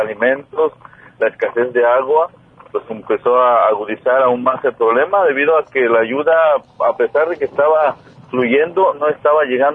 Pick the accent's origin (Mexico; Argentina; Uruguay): Mexico; Juchitán, Oaxaca; Quiero comentar que yo soy originario de Juchitán y pues estuve viviendo en carne propia este sismo